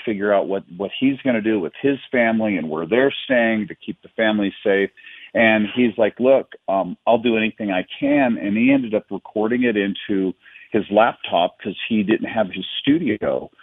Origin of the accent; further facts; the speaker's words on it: Idaho, United States; also born or lived in Los Angeles; now in Wyoming, United States; I came from Idaho on a Greyhound bus